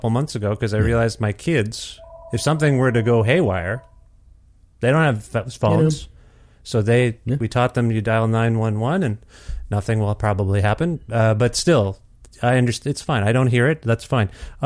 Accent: Ontario, Canada; now in Edmonton, Canada; I'm from Ontario originally. So even as an East Coast, I now live in Edmonton.

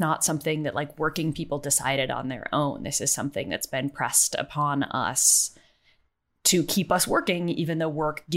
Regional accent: United States; I'm American, so most of my sort of background on this is American

